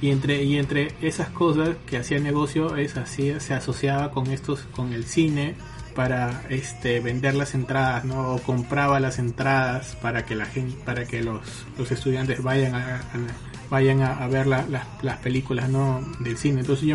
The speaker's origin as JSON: {"language": "Spanish", "town": "Trujillo", "region": "La Libertad", "country": "Peru", "said": "Nosotros, bueno, somos de Trujillo, de la Libertad, y nos íbamos los 3 meses de vacaciones."}